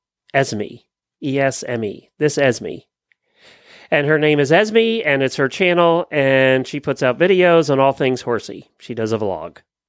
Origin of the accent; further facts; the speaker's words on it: Pennsylvania, United States; And growing up in Lancaster County, I can appreciate it.